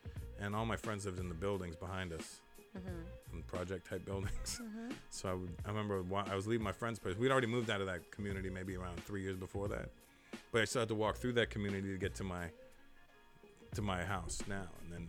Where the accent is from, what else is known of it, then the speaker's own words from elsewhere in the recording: Brampton, Ontario, Canada; also born or lived in Toronto; Born and raised in Toronto. Born in Toronto, and then at 4, we moved to Brampton. So in 1974, we moved to Brampton.